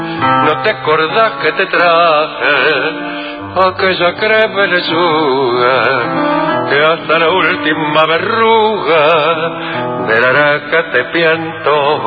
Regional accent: Colón, Buenos Aires Province, Argentina; No soy de Pergamino, soy de Colón.

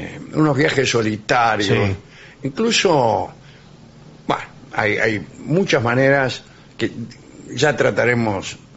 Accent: Reconquista, Santa Fe, Argentina; de Reconquista, Santa Fe.

